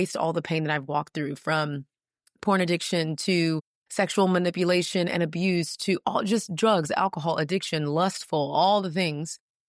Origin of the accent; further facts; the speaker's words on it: Houston, Texas, United States; So I grew up in Houston, Texas. I always like to mention Texas because it's the best country in the country.